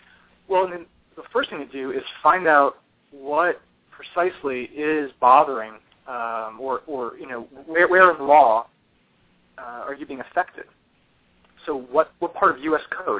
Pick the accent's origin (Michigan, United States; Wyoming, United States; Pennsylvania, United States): Pennsylvania, United States; Bethlehem; My town in Washington, and I'm a kid from Bethlehem, Pennsylvania. I did not come from some sort of scion family of Washington.